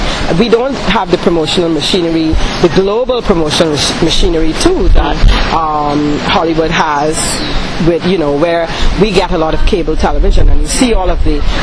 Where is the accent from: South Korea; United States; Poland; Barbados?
Barbados; I am from Barbados.